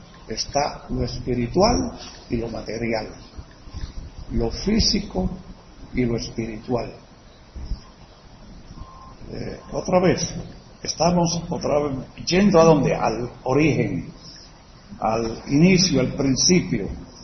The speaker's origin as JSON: {"language": "Spanish", "country": "Puerto Rico", "tie": "born or raised there", "said": "aquí me criaron en Puerto Rico, y puedo distinguir esa diferencia en el idioma de cada región"}